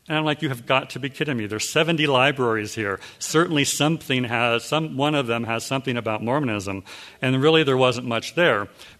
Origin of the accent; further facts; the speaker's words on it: Utah, United States; see, I'm from Utah, I say heck.